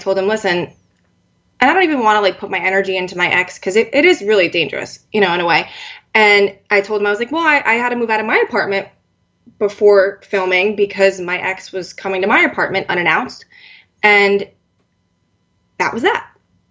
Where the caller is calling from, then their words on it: Northport, New York, United States; So I'm on Long Island. I'm actually in Northport right now.